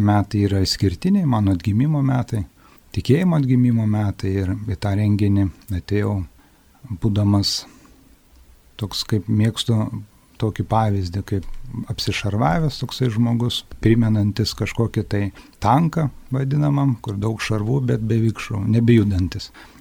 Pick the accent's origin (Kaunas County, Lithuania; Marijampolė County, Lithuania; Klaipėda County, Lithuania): Kaunas County, Lithuania; Prienai; esu iš Prienų.